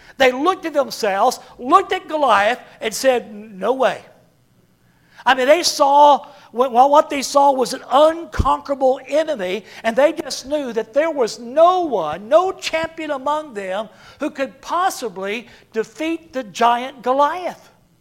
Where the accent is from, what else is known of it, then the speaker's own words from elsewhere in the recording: the South, United States; I'm from the South. You ever seen a jackrabbit run?